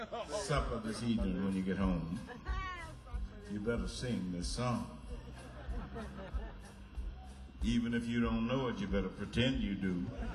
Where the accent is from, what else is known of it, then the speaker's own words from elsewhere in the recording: Mississippi, United States; You know I'm from Mississippi.